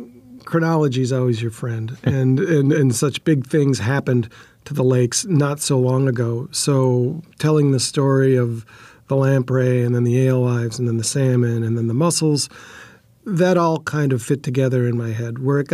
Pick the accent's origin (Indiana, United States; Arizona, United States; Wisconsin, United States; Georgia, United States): Wisconsin, United States; Green Bay; Well, I grew up in Green Bay, Wisconsin, not far from the banks of the Fox River, which is one of the most heavily industrialized rivers anywhere.